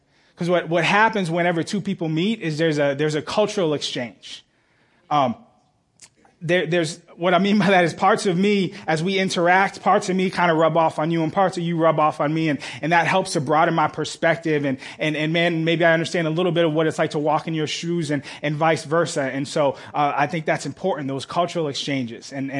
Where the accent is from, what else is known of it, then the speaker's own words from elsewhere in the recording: Boston, Massachusetts, United States; And so fast forward to me growing up in Boston, as I said, Boston has a history of being kind of a racist town.